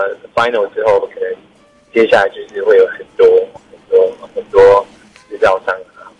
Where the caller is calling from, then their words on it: Taoyuan, Taiwan; 是桃园，我是桃园的